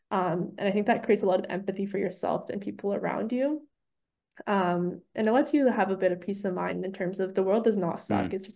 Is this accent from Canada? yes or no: yes; Thunder Bay, Ontario, Canada; I grew up back in Thunder Bay. The neighborhood I grew up in was very like diverse in terms of socioeconomic status.